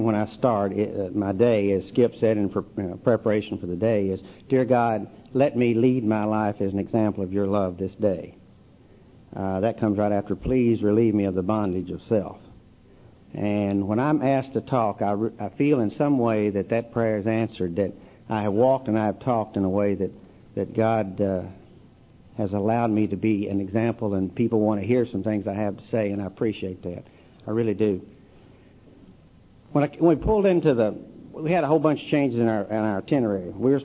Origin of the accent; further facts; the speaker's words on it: Louisville, Kentucky, United States; I'm an alcoholic from Louisville, Kentucky.